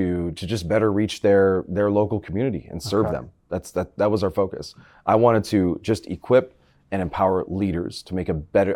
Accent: Canada; And my van, I'm from Canada, I'm used to the snow.

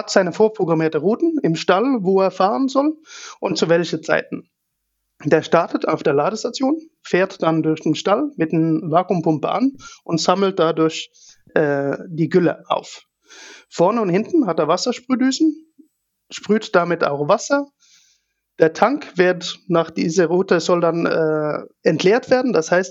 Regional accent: Norway; German is a second language; Ich komme ursprünglich aus Norwegen

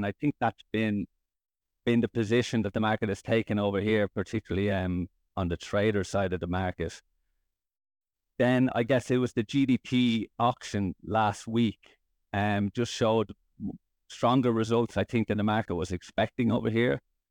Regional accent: Leinster, Ireland; now in -; I grew up in Ireland, about an hour outside Dublin. I actually come from a farming background of grains. My family run a grain and potato farm in County Meath in Ireland.

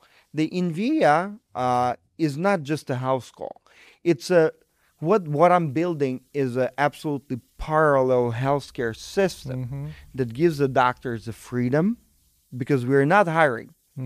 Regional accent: Ukraine; English is a second language; moved away as an adult; now in Chicago, United States; I was born and raised in Ukraine, and I moved to United States about 14 years ago. Mm-hmm. I landed in Chicago

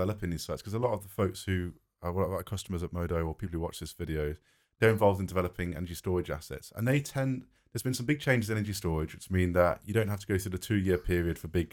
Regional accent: Birmingham, West Midlands, United Kingdom; I'm not a nautical person, I grew up in Birmingham, right? We've got canals

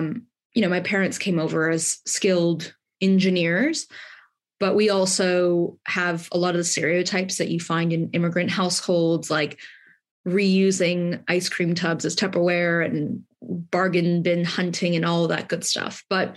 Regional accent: California, United States; moved away as an adult; now in United Kingdom; I grew up in California. My dad is from India. My mother is from Taiwan. So immigrant household, And I myself am now an immigrant in the UK.

